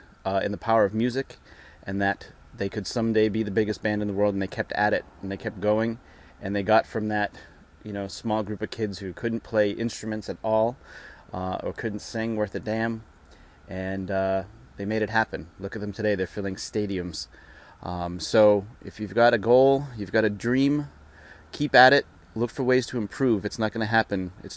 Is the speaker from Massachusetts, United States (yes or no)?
yes; Massachusetts, United States; Massachusetts is my hometown, if you didn't know already.